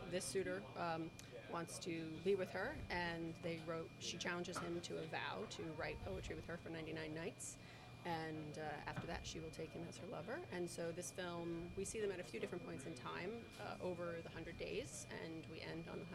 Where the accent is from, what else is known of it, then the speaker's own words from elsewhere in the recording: Forest Hills, New York, United States; Yes, I'm from Forest Hills.